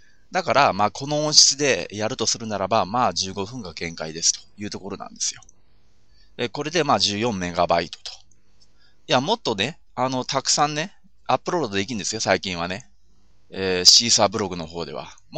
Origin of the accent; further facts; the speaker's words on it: Hokkaido, Japan; 北海道民としてはカチンとくるんですけれども、同じようにこの時期北海道に住んでる私がね